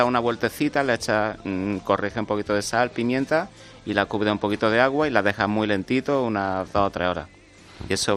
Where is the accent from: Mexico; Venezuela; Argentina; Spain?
Spain; Córdoba, Andalusia; nosotros somos de Córdoba y la verdad que allí hace mucha calor